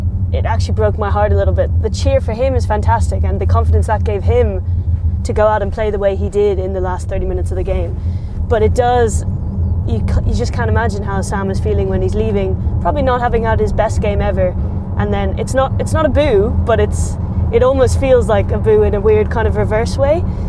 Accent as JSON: {"language": "English", "country": "Ireland", "said": "a situation in England where as Irish people I think we would have looked at it and been like, God, that's crazy"}